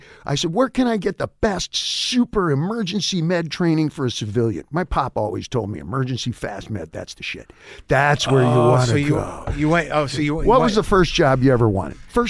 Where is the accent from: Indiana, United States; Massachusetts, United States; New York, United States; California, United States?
Indiana, United States; No, Indiana. Pop was Indiana. Mom was Illinois, all right?